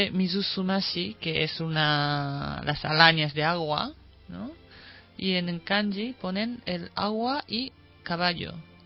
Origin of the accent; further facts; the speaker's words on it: Japan; first language Japanese; Spanish is a second language; Yo soy japonesa de la lengua materna, entonces claro, mi idioma en catalán o castellano no, no es de bueno de nacimiento, digamos, nativo.